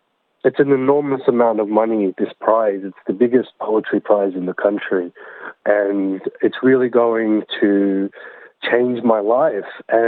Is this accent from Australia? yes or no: yes; Sydney, New South Wales, Australia; we grew up in Western Sydney, without very much in the way of money.